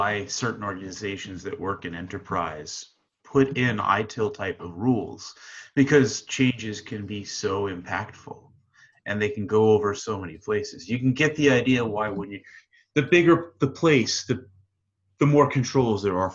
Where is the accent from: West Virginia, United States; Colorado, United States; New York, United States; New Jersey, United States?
New York, United States; It's just I'm a New Yorker. I know how to help people get around.